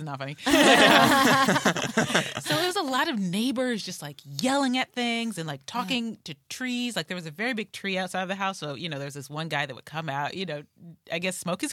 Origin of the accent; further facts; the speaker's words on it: Detroit, Michigan, United States; growing up in Detroit, mm-hmm. it's like, it's sort of like anything can happen at any moment.